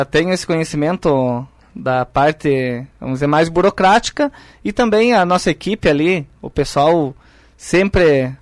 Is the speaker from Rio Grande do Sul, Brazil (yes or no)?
yes; Montes Capões, Rio Grande do Sul, Brazil; also born or lived in Vacaria; Isso, meus pais moraram em Montes Capões, eu também morei em Montes Capões até os 15 anos. Saí para estudar na escola agrícola e depois voltei como visitante para casa